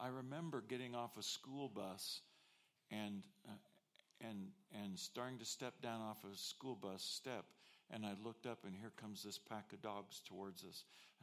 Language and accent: English; Wichita, Kansas, United States; I grew up in Wichita, Kansas.